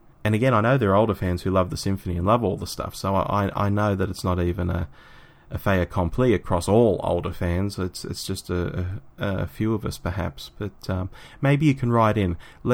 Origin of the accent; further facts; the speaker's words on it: New South Wales, Australia; There used to be two or three here in my hometown, let alone spread out through all the suburbs, let alone in the city of Sydney.